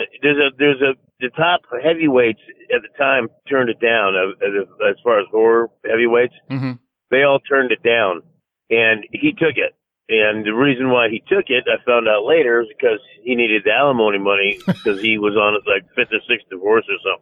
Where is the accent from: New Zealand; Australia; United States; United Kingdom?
United States; Hollywood, California; but I grew up in Hollywood and saw what it was like